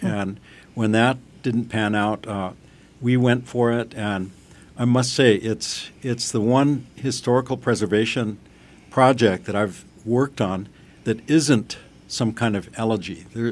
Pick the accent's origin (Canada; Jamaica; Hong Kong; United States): United States; Santa Fe, New Mexico; Santa Fe is my hometown originally, and of course we all love fiestas